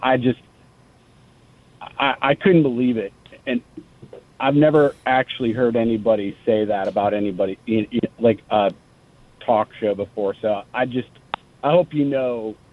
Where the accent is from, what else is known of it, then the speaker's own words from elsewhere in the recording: Indianapolis, Indiana, United States; I'm from Indianapolis, but I actually travel the South